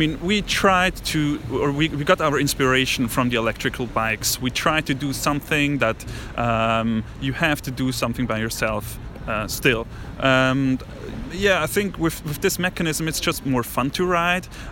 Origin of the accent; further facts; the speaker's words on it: Switzerland; English is a second language; I'm from Switzerland, from Micro.